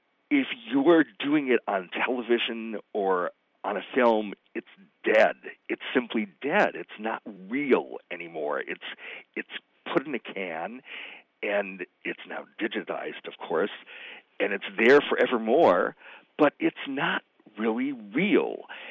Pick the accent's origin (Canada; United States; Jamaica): United States; Beechwood, Ohio; the home I grew up in Beechwood, Ohio, a suburb of Cleveland. I was born there in 1951.